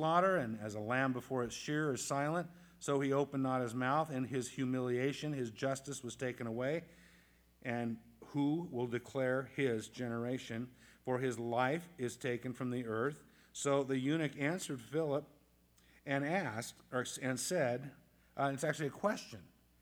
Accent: Colorado, United States; I come from Colorado, a lot of mountains

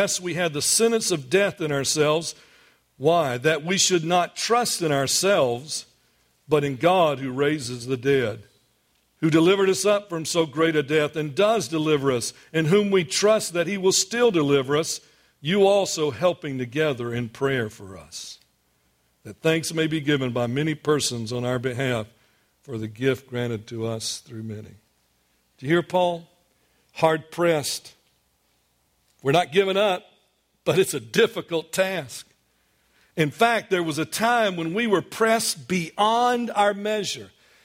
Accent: Greenwood, United States; I'm pastoring in my hometown. I mean, every church usually has the pastor from someplace else, and the people are from there. We've got it just the opposite. Most of our people are people who've moved into there. All the people are from someplace else. I'm from Greenwood.

